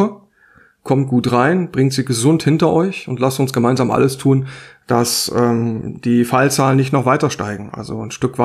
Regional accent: Saarbrücken, Saarland, Germany; bei uns in Saarbrücken

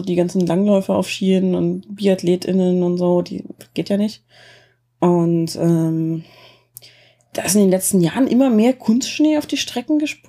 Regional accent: Germany; Nee, in der DDR.

